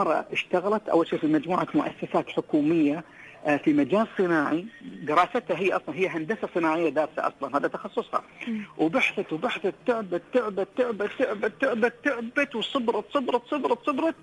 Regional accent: United Arab Emirates; كإماراتية وامرأة استطاعت تحقق هذا النجاح

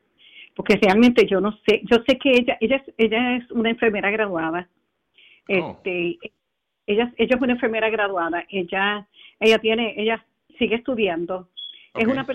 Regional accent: Puerto Rico; now in Cleveland, United States; yo soy puertorriqueña y vivo en Cleveland, Ohio.

